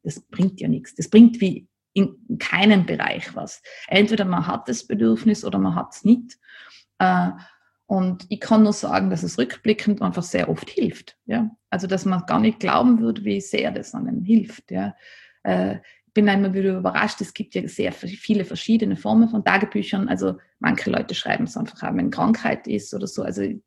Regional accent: Nassereit, Tyrol, Austria; weil ich bin ja am Land aufgewachsen, in Nassereit.

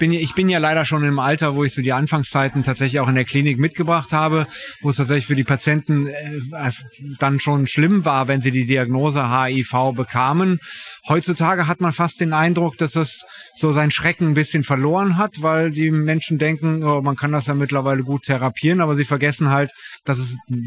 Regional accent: North Rhine-Westphalia, Germany; Ich als Niederrheiner bin da natürlich prädestiniert dafür. Oder wie andere Menschen sagen, ich komme ja aus Ostholland.

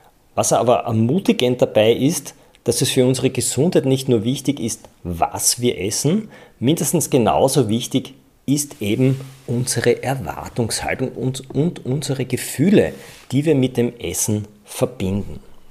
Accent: Styria, Austria; Bei uns in der Steiermark ist es das Kernödel zum Beispiel.

